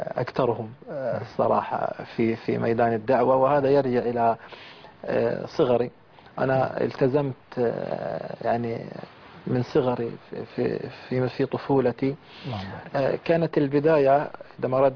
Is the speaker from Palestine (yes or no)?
yes; Palestine; أنه كان عندنا في فلسطين شهداء وفي غزة